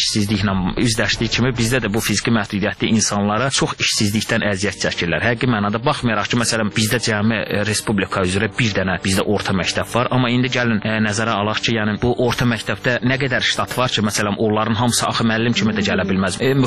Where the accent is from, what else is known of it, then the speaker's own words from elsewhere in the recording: Kvemo Kartli, Georgia; O kənddə doğulub boya başa çatmışam. 90-cı ilə qədər mən o kənddə yaşamışam.